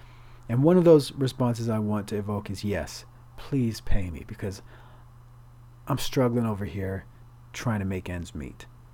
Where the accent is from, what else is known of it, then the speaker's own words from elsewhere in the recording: Boston, Massachusetts, United States; I'm not a big baseball fan, but I'm a Boston fan now. I'm from Boston.